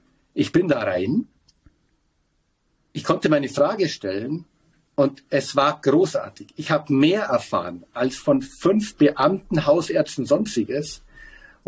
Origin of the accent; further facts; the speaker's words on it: Bavaria, Germany; Ich als Bayer